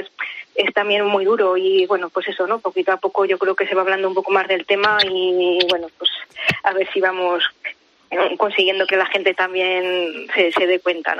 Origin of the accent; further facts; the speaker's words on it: Zaragoza, Aragon, Spain; A ver, soy de Zaragoza, soy maña, soy cabezona